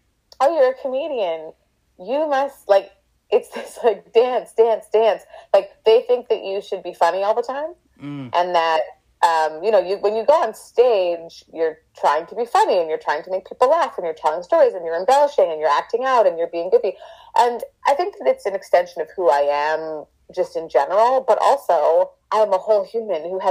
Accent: Winnipeg, Manitoba, Canada; now in Los Angeles, United States; I grew up in Winnipeg, so I feel like I really deserve this heat at this time in my life.

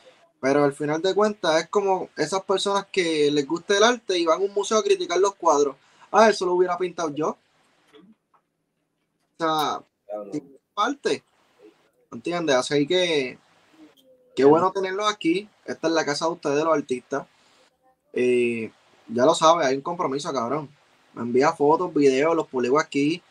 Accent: Bayamón, Puerto Rico; Yo soy de Bayamón, acá en la casa, papi, ya tú sabes.

